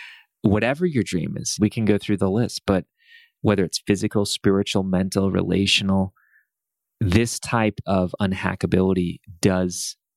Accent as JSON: {"language": "English", "town": "Columbus", "region": "Ohio", "country": "United States", "tie": "born or raised there", "said": "They come from my hometown, Columbus, and they've won a Grammy"}